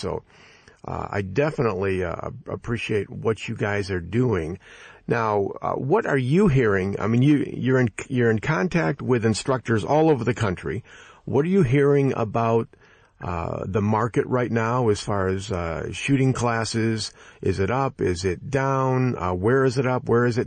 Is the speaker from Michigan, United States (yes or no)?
yes; Michigan, United States; at least here in my home state of Michigan